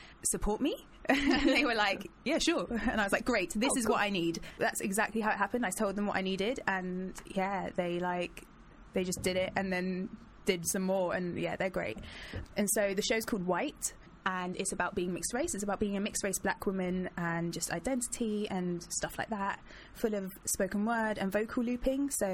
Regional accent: Kilburn, London, United Kingdom; Born and raised in Kilburn.

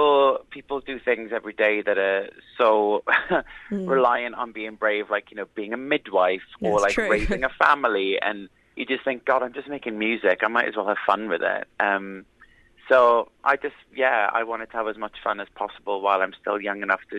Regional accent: Wales, United Kingdom; And growing up in the South Wales valleys, there's a lot of, you know, there's a lot of praise

